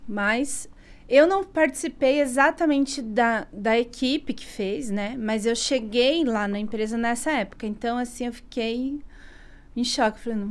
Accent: Curitiba, Paraná, Brazil; now in São Paulo, Brazil; sou de Curitiba, né? Mas eu estou em São Paulo há muitos anos.

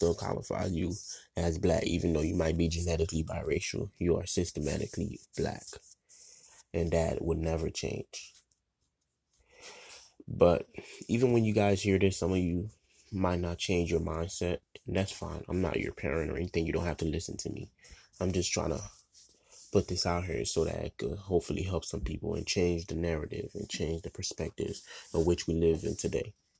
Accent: Haiti; And unfortunately, this is in the Caribbean too, in my home country of Haiti.

